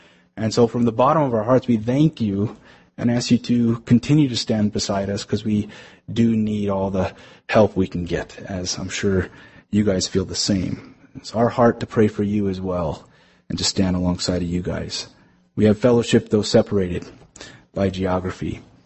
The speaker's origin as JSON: {"language": "English", "region": "New York", "country": "United States", "said": "And so I said, I'm from New York."}